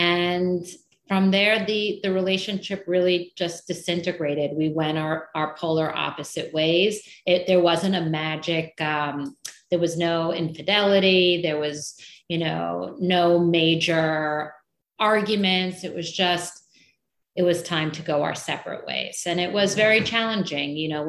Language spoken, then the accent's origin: English; New York City, New York, United States; moved away as an adult; now in Miami, United States; here to Miami from New York City. And it was definitely challenging to move to a new place after growing up in Manhattan and then moving to Miami.